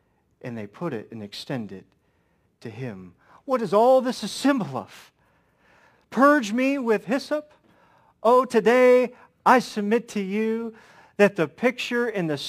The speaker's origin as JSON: {"language": "English", "town": "Wooster", "region": "Ohio", "country": "United States", "said": "I'm from Worcester, Ohio, and we're known for our Worcester brushes."}